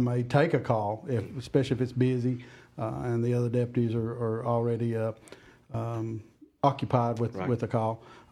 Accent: North Carolina, United States; Yes, I'm from Wilkes.

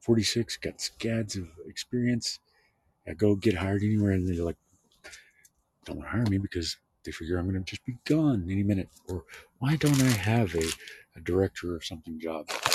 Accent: Texas, United States; No, I'm not. I'm born and raised in West Texas.

